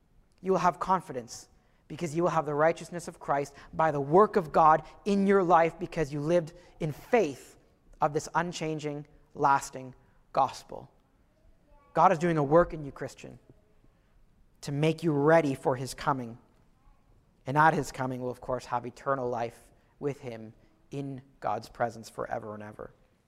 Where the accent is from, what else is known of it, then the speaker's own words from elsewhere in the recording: Ottawa, Ontario, Canada; In growing up in Ottawa, where my parents' house was that I grew up